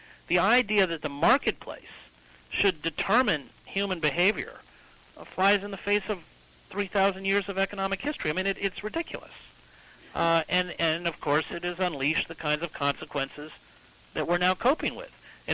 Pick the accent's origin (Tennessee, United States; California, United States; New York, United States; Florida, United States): New York, United States; Schoharie; the Christian anarchism in which I was raised in Schoharie, New York, not very far from you.